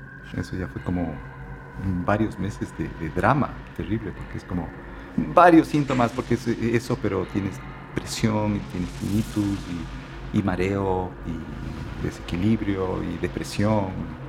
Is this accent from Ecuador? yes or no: yes; Quito, Pichincha, Ecuador; Soy quiteño, nací aquí.